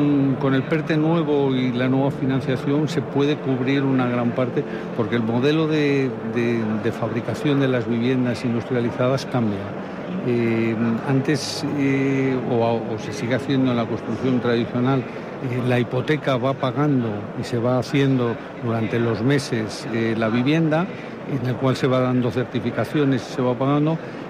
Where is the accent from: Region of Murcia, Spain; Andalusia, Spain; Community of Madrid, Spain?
Community of Madrid, Spain; Madrid; Yo siempre pongo un ejemplo, y soy de Madrid